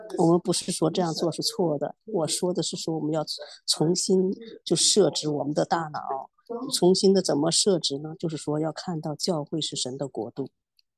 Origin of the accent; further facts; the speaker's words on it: United States; 当我在美国长大的时候，我们就是这样子